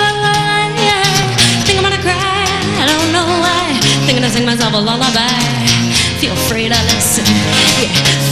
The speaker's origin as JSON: {"language": "English", "town": "Buffalo", "region": "New York", "country": "United States", "said": "Take it from me, I'm from Buffalo."}